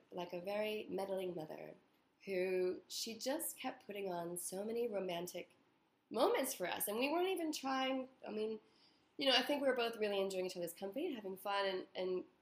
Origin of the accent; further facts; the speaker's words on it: United States; now in Australia; I'm from America